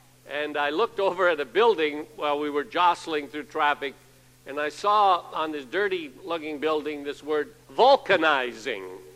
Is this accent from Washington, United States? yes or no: yes; Washington, United States; She was from Wisconsin and I was from Washington State.